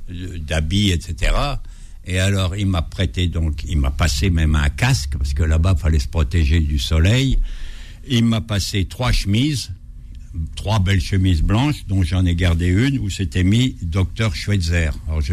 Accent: Grand Est, France; accent: Ardennes; Moi, j'ai un accent ardennais, mais vous ne l'avez pas vu.

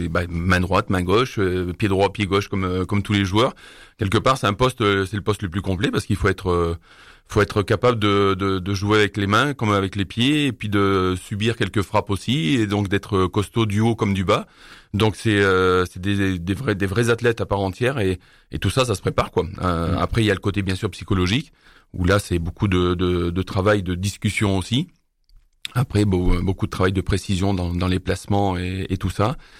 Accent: Saint-Etienne, Auvergne-Rhône-Alpes, France; Et comme je viens en plus de Saint-Etienne, c'était des matchs où il fallait pas trop que je me rate

